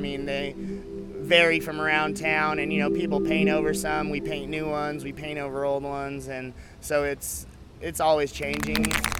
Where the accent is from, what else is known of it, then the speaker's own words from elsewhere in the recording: Reno, Nevada, United States; I'm a artist from Reno, Nevada